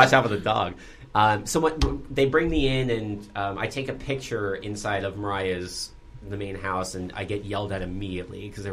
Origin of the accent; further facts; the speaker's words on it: New Jersey, United States; And I was like, I'm from New Jersey, so of course I know.